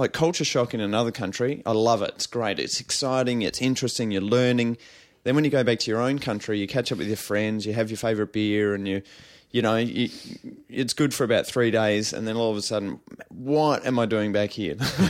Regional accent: South Australia, Australia; So, yep, did a bike trip around South Australia, my home state in Australia.

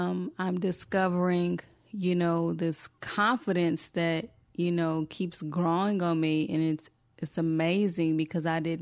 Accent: the South, United States; Where I came from the South, we migrated more to West Coast music opposed to East Coast

